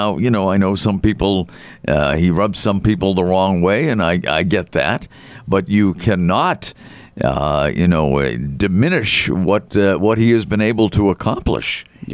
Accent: Massachusetts, United States; And of course, growing up in Massachusetts, Kennedy was a god.

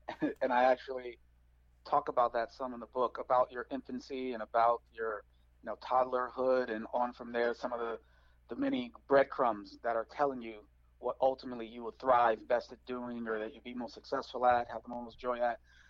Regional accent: Chicago, Illinois, United States; also born or lived in Phoenix / Houston; Well, I was born in Chicago. I was raised kind of in Chicago, but also in Phoenix, Houston, and then back to Chicago. So from about 10 until 20, it was Chicago again.

